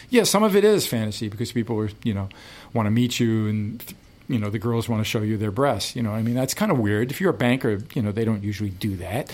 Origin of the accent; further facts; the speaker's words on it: New York, United States; I grew up in New York, so anything in the tri-state area.